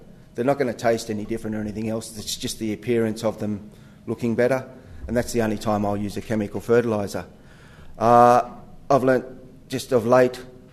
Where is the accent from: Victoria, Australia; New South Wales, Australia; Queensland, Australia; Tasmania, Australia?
New South Wales, Australia; although we're not from England. I come from central New South Wales.